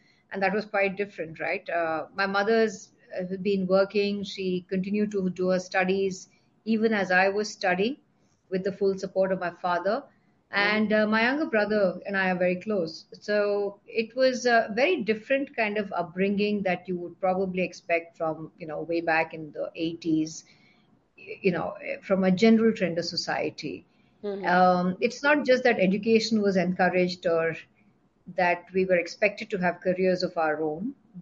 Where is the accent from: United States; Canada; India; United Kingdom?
India; Bangalore, Karnataka; I was born and raised in Bangalore. So I'm a Bangalore girl. Mm-hmm. Lived forever till I moved out after my MBA.